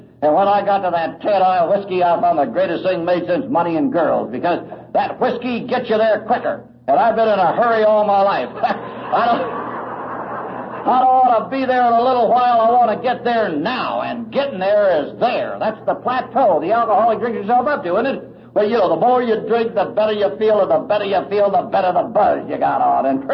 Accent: Los Angeles, California, United States; being born and raised in L.A., being Irish and Italian, I'm sure had something to do with it.

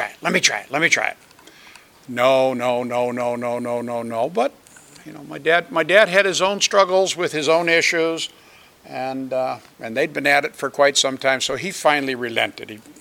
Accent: Boston, Massachusetts, United States; I grew up on the East Coast. I grew up in the suburbs of Boston.

